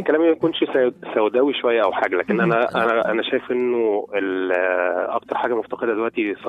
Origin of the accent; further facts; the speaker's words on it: Saudi Arabia; انا من السعودية.